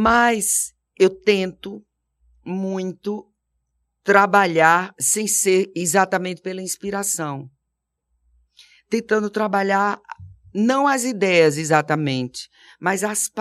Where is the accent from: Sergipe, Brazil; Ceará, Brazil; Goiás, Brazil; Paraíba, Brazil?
Paraíba, Brazil; Quando eu era criança, no Nordeste, Eu tinha meus tios ainda vivos na época, eu ia para as fazendas deles, do meu avô e dos meus tios, lá no interior da Paraíba, perto de Campina Grande